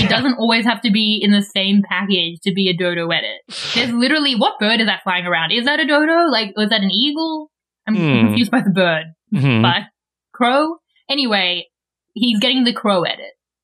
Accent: Victoria, Australia; We also discovered Sierra Reed lives in my home state of Victoria.

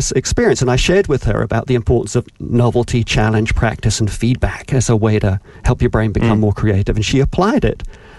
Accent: England, United Kingdom; growing up in England, with the idea was you're either creative or you're not

